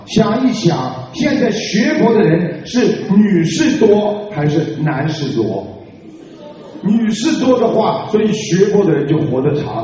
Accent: China; 为什么我们中国人经常讲呢？

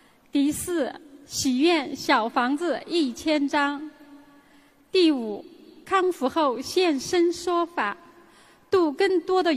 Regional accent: Jiangsu, China; 各位师兄大家好，我来自江苏，今年56岁。

